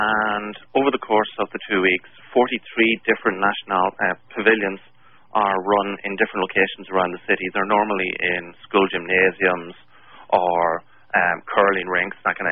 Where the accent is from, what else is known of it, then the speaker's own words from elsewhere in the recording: Ireland; now in Winnipeg, Canada; I'm only here in Winnipeg 2 years. I moved here 2 years ago from Ireland.